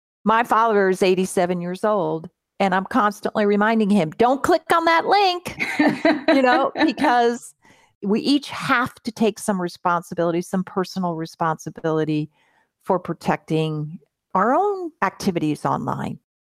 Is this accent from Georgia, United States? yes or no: yes; Mableton, Georgia, United States; But, you know, I grew up in Georgia, in Mableton, Georgia. We were a poor family.